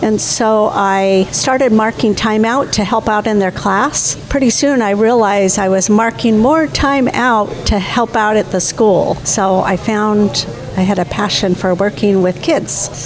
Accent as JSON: {"language": "English", "town": "Ilwaco", "region": "Washington", "country": "United States", "tie": "born or raised there", "said": "I grew up in Elwaco."}